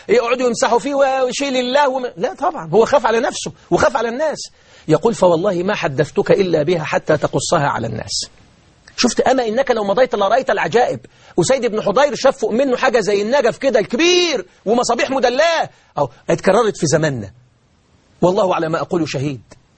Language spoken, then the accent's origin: Arabic; Beheira, Egypt; عندي بلد اسمها إيتاي البارود عندنا في البحيرة